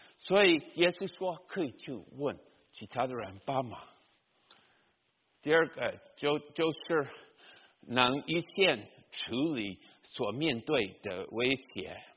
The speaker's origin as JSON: {"language": "Chinese", "country": "Taiwan", "said": "你如果来我们台湾那边，我们常常听到音乐"}